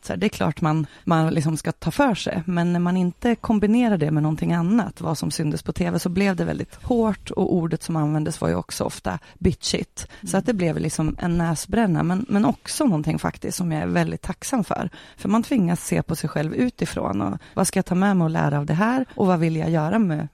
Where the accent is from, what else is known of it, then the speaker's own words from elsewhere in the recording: Sundsvall, Västernorrland County, Sweden; jag är född och uppvuxen i Sundsvall.